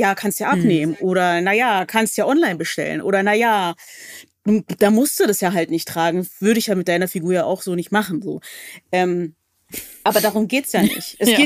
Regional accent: Berlin, Germany; Also ich komme aus Berlin

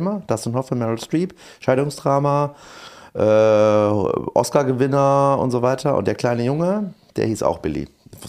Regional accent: East Germany, Germany; die Leute wissen, wo du herkommst und ja. wenn du dann in die neue Klasse kommst

